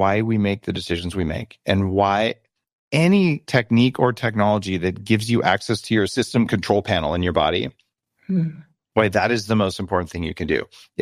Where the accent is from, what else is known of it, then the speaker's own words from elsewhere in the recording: California, United States; I come from Silicon Valley